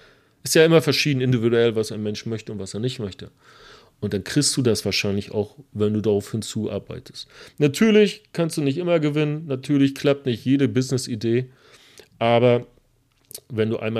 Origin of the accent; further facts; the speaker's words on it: Germany; born there; Aber ich bin in der DDR geboren.